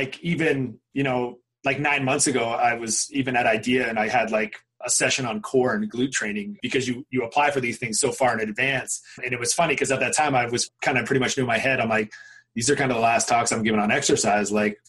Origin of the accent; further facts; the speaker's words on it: Canada; I come from Canada.